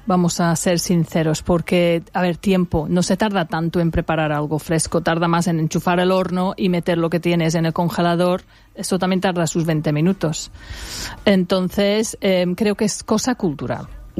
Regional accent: West Midlands, United Kingdom; Spanish is a second language; pero en mi pueblo, y mi pueblo es grande, se llama Stowley Hall, está al sur de Birmingham, y yo no conozco ninguna pescadería.

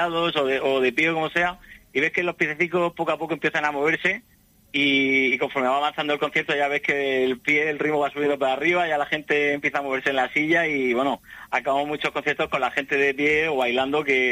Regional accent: Region of Murcia, Spain; accent: Murcian; Sí, es de por ahí de Murcia.

